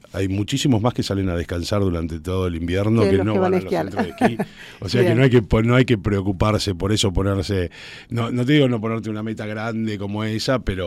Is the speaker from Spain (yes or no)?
no; Puerto San Julián, Santa Cruz, Argentina; yo soy patagónico, soy de Puerto San Julián